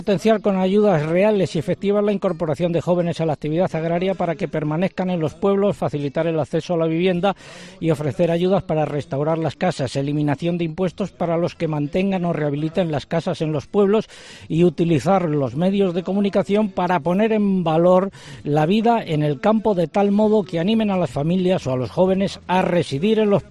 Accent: Adanero, Castile and León, Spain; born there; aquí en Adanero, que emitimos el programa, que es la localidad donde yo nací

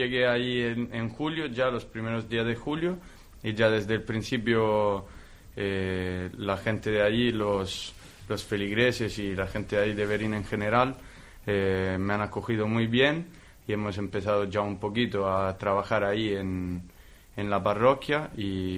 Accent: Italy; Spanish is a second language; now in Spain; al principio estaba un poco asustado, como no había salido de Italia muchas veces, y entonces no sabía cómo podía ser la realidad aquí

